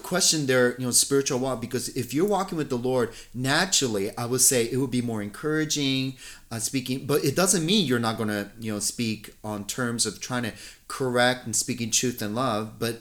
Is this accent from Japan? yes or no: yes; Japan; I'm from Japan. I come from that element. Majority of my life, I lived there.